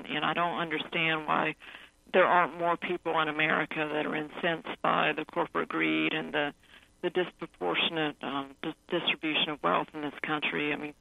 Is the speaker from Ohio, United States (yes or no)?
no; Hickory, North Carolina, United States; I think about my hometown of Hickory, North Carolina, in the western part of the state. It was the furniture capital of the country, but now all those factories are boarded up